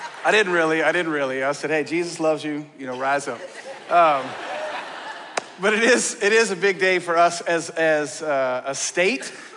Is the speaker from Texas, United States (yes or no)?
yes; Texas, United States; now in Georgia, United States; obviously I'm from Texas and I've been a Dallas Cowboys fan my whole life.